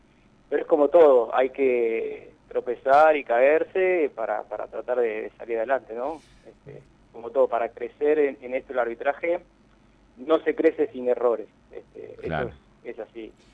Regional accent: Uruguay; el sentimiento como uruguayo

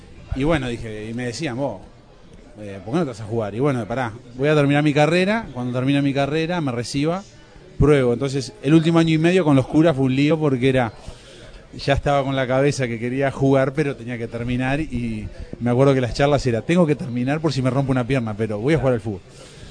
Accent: Montevideo, Uruguay; lo que fue mis inicios fueron raros porque me fui de Montevideo al interior, fue al revés, ¿no? En vez de venir del interior a Montevideo

